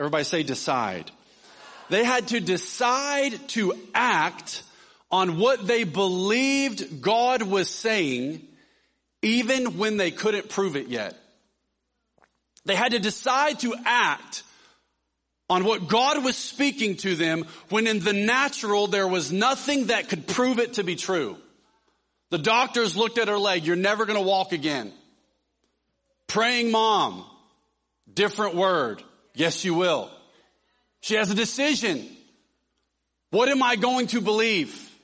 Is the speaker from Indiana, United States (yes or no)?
no; Tennessee, United States; She was born in Tennessee, my home state. Let's go. Love the South.